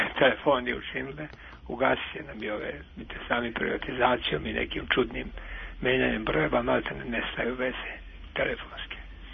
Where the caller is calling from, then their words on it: Futog, Vojvodina, Serbia; Ja sam iz Futoga, baš jedan verni slušalac